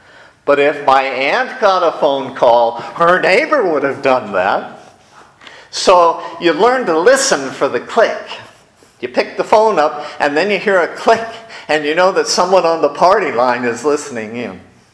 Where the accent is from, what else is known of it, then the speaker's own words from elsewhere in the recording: Erie, Pennsylvania, United States; I grew up in Erie, and Erie was a big city, and we all had private lines.